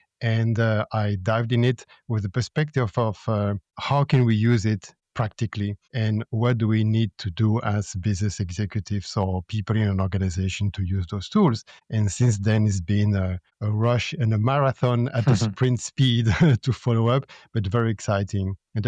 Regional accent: Belgium; English is a second language; moved away as an adult; now in China; I'm from Belgium. I came to China in 1995 for a tech company in telecom.

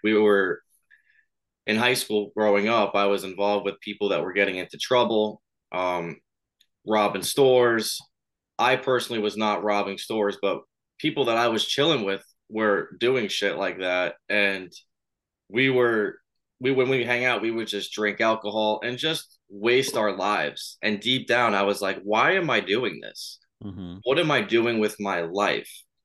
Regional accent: Long Island, New York, United States; Yep, born and raised, been here my whole life.

